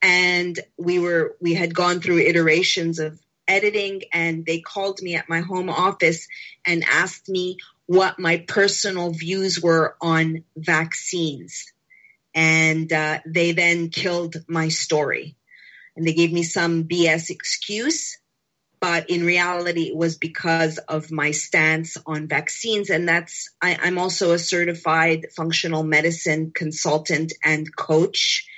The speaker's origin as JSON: {"language": "English", "town": "Montreal", "region": "Quebec", "country": "Canada", "lives_now": "United States", "said": "I hail from Montreal, Canada. I've been in America for 24 years."}